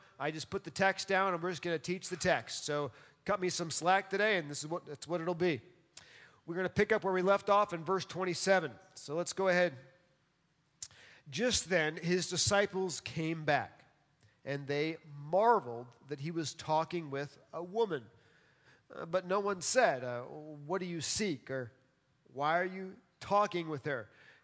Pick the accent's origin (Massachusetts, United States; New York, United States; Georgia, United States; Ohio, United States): New York, United States; And so I grew up around New York City, so I've seen people do this a little strange.